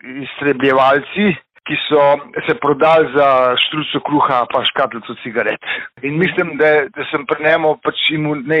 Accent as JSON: {"language": "Slovenian", "town": "Naklo", "region": "Upper Carniola", "country": "Slovenia", "tie": "born or raised there", "said": "Jaz sem se rodil pod Karavankami v prekrasni vasici Naklo, tam v domu kulture, kjer so moji starši takrat imel stanovanje, leta 54. Odraščal sem pa po vaseh okrog"}